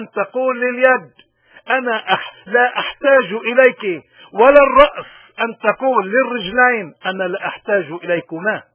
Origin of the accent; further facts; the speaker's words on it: Lebanon; خصوصا كلبنانيين كنا بلبنان أو بداية الاغتراب، عم نتابع الشأن العام وداخلين فيه